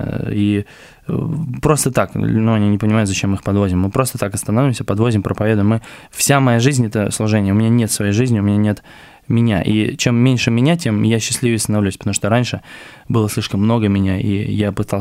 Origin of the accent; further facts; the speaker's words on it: Yalta, Crimea, Ukraine; я просто все детство я провел в Ялте